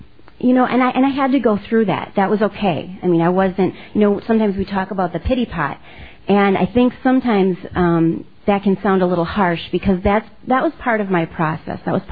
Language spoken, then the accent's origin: English; Milwaukee, Wisconsin, United States; I'm a grateful member of Al-Anon. I'm from Milwaukee, Wisconsin, and very, very grateful to be here.